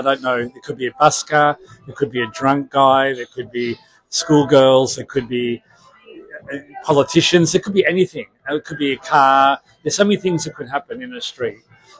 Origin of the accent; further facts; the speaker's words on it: Australia; It's hard for me to answer because I am Australian